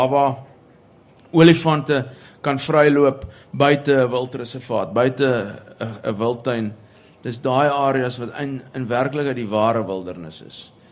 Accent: Pretoria, Gauteng, South Africa; ek het toe ek groot geword het in Pretoria, was ek akiet bewus van die feit dat ek nie inpas nie, ek hoort nie daar nie

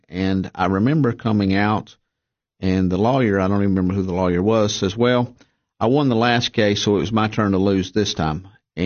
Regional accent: Monterey, Tennessee, United States; I was born and raised in Monterey, up on the hill, went to school there.

